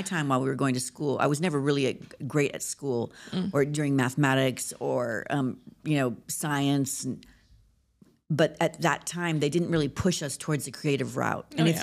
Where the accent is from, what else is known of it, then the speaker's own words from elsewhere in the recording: Lebanon; also born or lived in Syria; now in United States; I'm half Lebanese, half Syrian.